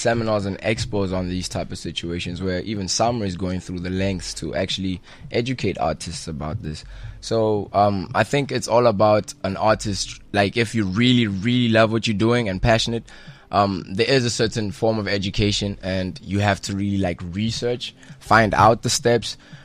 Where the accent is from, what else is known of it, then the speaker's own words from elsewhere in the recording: Pretoria, Gauteng, South Africa; I'm from Pretoria